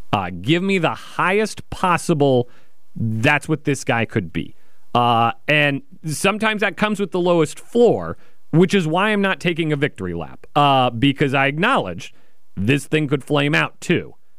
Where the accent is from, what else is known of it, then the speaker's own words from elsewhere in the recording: Kansas, United States; I'm from Kansas. I'm tougher than you